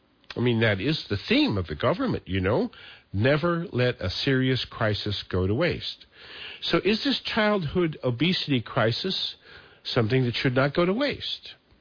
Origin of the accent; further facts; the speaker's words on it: Montana, United States; Folks, as a young hunter growing up in Montana, I was taught to recognize signs of prey, you know, deer, things like